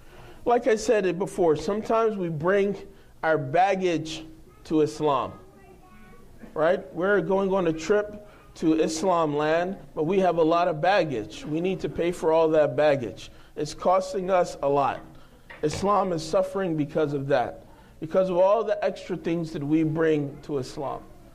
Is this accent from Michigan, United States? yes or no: no; Philadelphia, Pennsylvania, United States; when I was growing up at least, when I was a kid, and we were growing up, obviously, I'm from Philadelphia, and that's a city where there's not really a lot of followers of Ahlul Bayt, although there are a lot of Muslims.